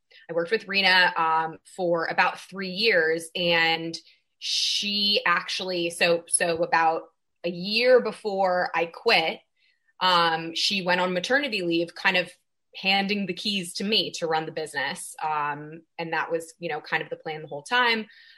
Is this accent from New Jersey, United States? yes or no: no; San Francisco, California, United States; So I'm born and raised in California, Northern Bay Area, Northern California, Bay Area, San Francisco, and then went to college